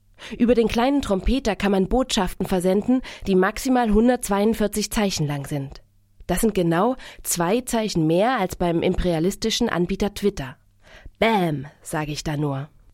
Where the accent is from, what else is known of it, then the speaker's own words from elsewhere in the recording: Erfurt, Thuringia, Germany; born there; now in Leipzig, Germany; Ich bin Autorin. Ich bin in Erfurt geboren und lebe jetzt in Leipzig.